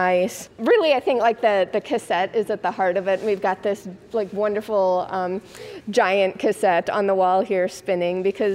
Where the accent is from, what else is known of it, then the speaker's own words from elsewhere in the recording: Illinois, United States; I grew up in the Chicago suburbs and that was like a huge thing for like a minute in the 80s.